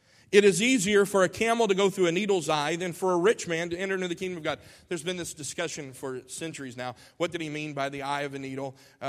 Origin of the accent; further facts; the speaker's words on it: Alabama, United States; How many times have you and I heard that in our lifetime, in the culture in which you and I grew up in here in Alabama?